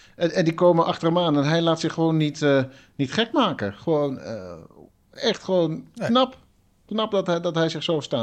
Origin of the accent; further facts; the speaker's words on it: Netherlands; we hebben natuurlijk als Nederlanders hebben wij Nyck de Vries gehad